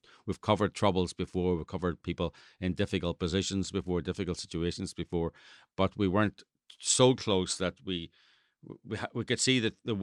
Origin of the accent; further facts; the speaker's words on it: Ireland; and being Irish is always a big plus. You know, oh, you're Irish, have a drink.